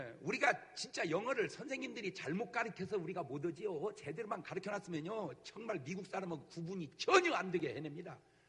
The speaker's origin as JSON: {"language": "Korean", "country": "South Korea", "said": "나도 한국 사람이지만 참."}